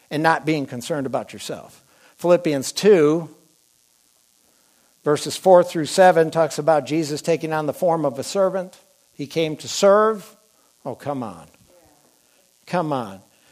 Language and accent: English; Wisconsin, United States; I'm from Wisconsin, so it's like, man.